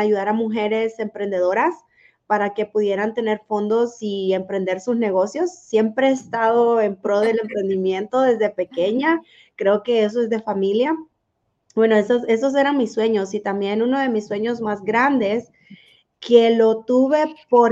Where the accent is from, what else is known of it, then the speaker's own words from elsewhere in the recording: Honduras; Pues yo soy hondureña y entonces estaba en un país que siempre hemos visto la necesidad, ¿verdad?